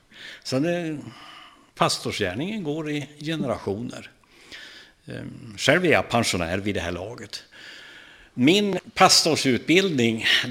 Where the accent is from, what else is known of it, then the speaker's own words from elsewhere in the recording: Vilhelmina, Västerbotten County, Sweden; born there; Jag är född i Vilhelmina i en liten by som heter Storsele. Dit min mamma kom som evangelist på 30-talet, slutet där, eller i mitten på 30-talet.